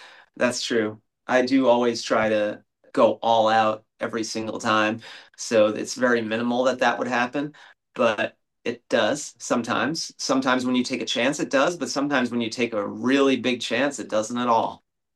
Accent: New York, United States; now in New Jersey, United States; kind of a celebration of me living in Jersey for 20 years and deciding to call Jersey home, because I was originally from New York.

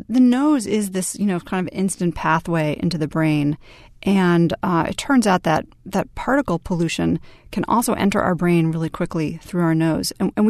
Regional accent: United States; which is not something I really expected to see being an American

